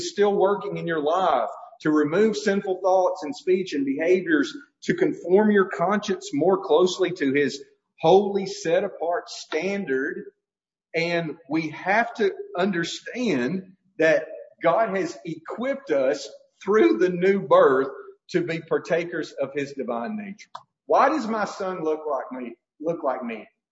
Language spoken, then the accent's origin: English; Alabama, United States; I grew up in Northwest Alabama, and I grew up around people who just wanted to be different for the sake of being different.